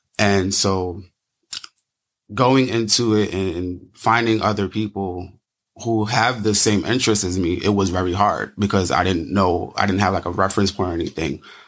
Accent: New York City, New York, United States; So I grew up in New York City from New York City, Brooklyn.

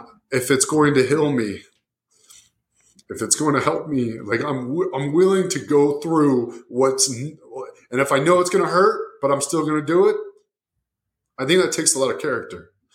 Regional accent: United States; I get a lot of attention because of like my stature, my tattoos, I'm American, you know

